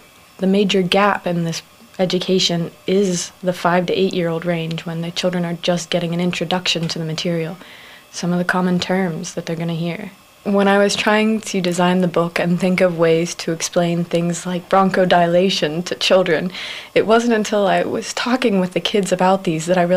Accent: Pittsburgh, Pennsylvania, United States; I'm from Pittsburgh, Pennsylvania, and my major is nursing.

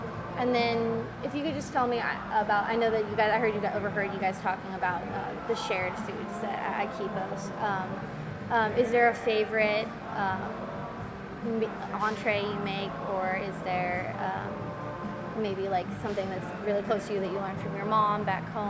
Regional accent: Florida, United States; I'm from Florida, so like, some of the fish that they have in freshwater I've never even heard of before.

